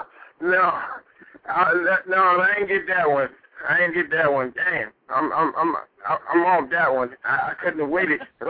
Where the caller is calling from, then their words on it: Philadelphia, Pennsylvania, United States; Southwest Philly.